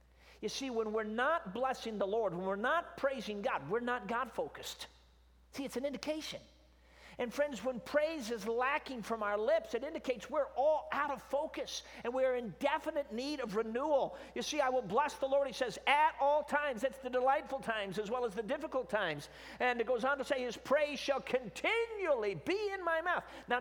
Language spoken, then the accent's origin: English; Chicago, Illinois, United States; now in Michigan, United States; I'm a preacher's kid. I grew up in Chicago. And I base out of Michigan now for the last 20 years, but my grandmother is from Alabama, so I got roots here.